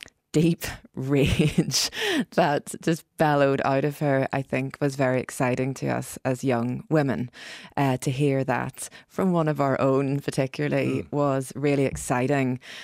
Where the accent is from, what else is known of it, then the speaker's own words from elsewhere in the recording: Ireland; It was very demoralising to us as young Irish women to witness this happen.